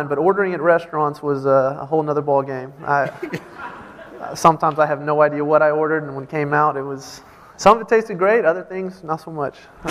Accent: Sugar Land, Texas, United States; you can't really tell stories about having a rough upbringing or being from the hood when you come from Sugar Land.

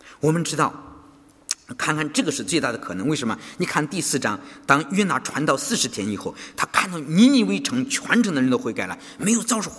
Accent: China; 就像我们中国人一样

